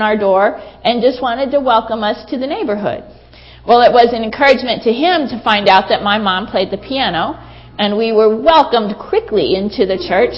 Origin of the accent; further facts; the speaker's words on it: Florida, United States; also born or lived in Michigan; When I was born in Michigan, and then my family moved to Florida just before I was 7. And so most of my growing up years, I grew up in the warm south of Florida.